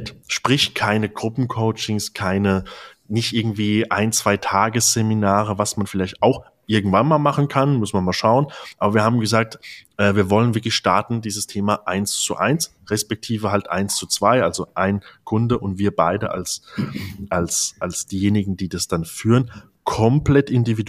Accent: Rhineland-Palatinate, Germany; wie man hier bei uns in der Pfalz sagt.

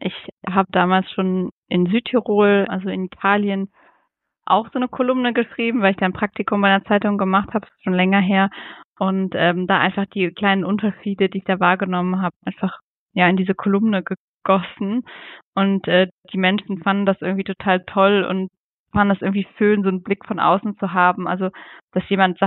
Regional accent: Germany; now in Switzerland; als Deutsche in der Schweiz

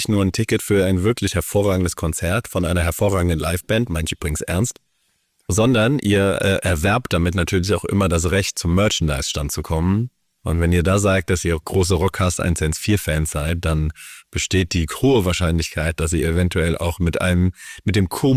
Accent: Wiesbaden, Hesse, Germany; das ist ein Kaufhaus gewesen bei uns in Wiesbaden

